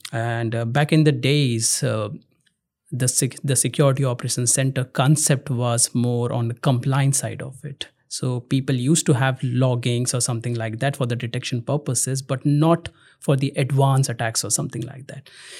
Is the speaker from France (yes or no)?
no; Uttarakhand, India; now in Netherlands; And my hometown is in Uttarakhand state, which is a part of hilly region, basically.